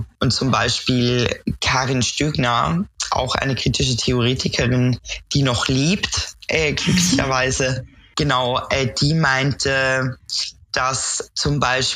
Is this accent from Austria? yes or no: yes; Austria; now in Leipzig, Germany; Wie man an meinem Dialekt hören kann, ursprünglich aus der Nähe von Wien. Genau, wohne aber in Leipzig schon seit etlichen Jahren.